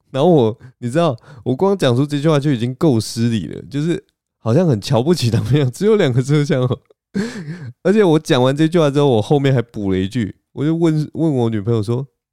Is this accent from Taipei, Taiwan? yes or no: yes; Taipei, Taiwan; now in Taoyuan, Taiwan; 其实我也不是台北人，我现在已经搬到桃园了，我是桃园人。但是你知道吗，就是台北人的狐狸尾巴还是存在我这个小狐狸的屁股上面